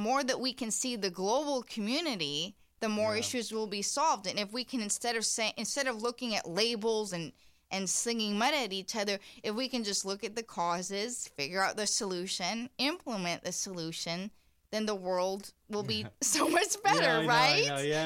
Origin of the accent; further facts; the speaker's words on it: Indiana, United States; And I'm from Indiana, and I really never liked that. I call it small town mentality.